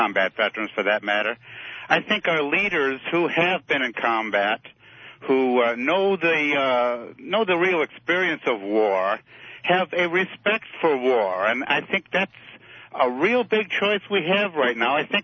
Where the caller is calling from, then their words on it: Michigan, United States; from Michigan.